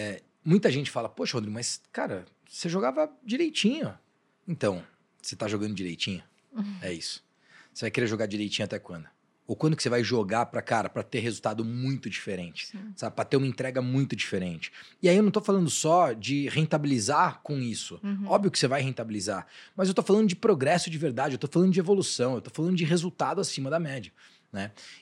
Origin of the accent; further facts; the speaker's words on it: Guarulhos, São Paulo, Brazil; na cidade de Guarulhos, que é onde de onde eu vim